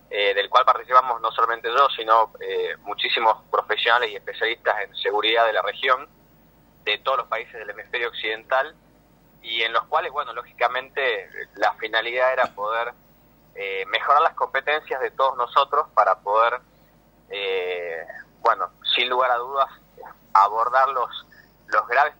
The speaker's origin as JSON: {"language": "Spanish", "region": "Tucumán", "country": "Argentina", "said": "con las rutas 9 y 34, que puntualmente nos tocan como tucumanos."}